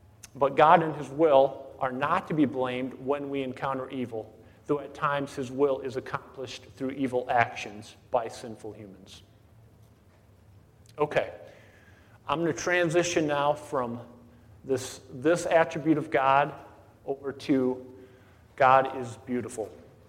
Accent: Minnesota, United States; but we ended up in Rochester, moving up from Oklahoma. I grew up in Minnesota.

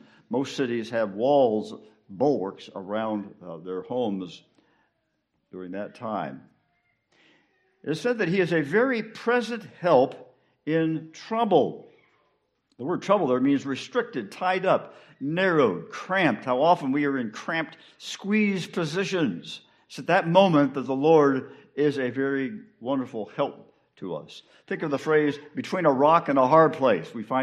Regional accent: California, United States; I grew up in Southern California.

